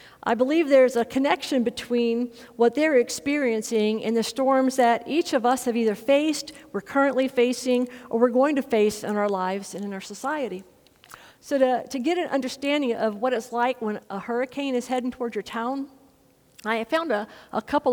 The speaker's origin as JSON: {"language": "English", "town": "Lake Charles", "region": "Louisiana", "country": "United States", "tie": "born or raised there", "said": "See, Lake Charles, Louisiana is my hometown. Ooh, this is gonna be hard. It's the place my great-grandfather in 1926, no, not now, my great-grandfather in 1926 started our family business at the Port of Lake Charles"}